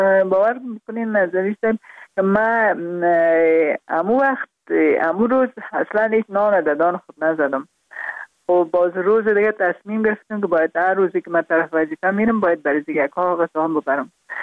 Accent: Afghanistan; also born or lived in Kabul

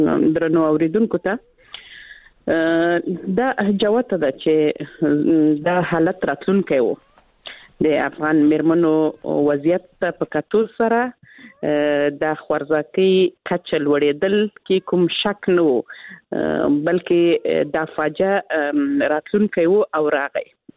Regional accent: Helmand, Afghanistan; زه خپل د هلمند ولایت څخه یم

